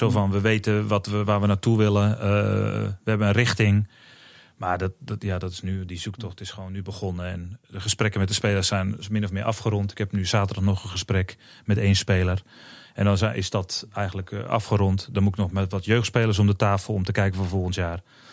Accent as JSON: {"language": "Dutch", "town": "Rotterdam", "region": "South Holland", "country": "Netherlands", "said": "Ik ben Rotterdammer, dus ik ben een Feyenoord fan."}